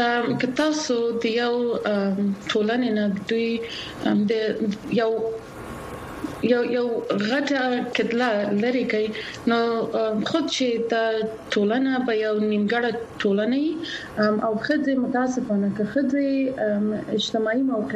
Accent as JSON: {"language": "Pashto", "region": "Kabul", "country": "Afghanistan", "tie": "born or raised there", "also_born_or_lived": "Pakistan", "said": "زه پنځه کاله په پاکستان کې اوسېدلی یم کله چې طالبان راغلل افغانستان ته اولې دورې کې زما کورنۍ پاکستان ته لاړل"}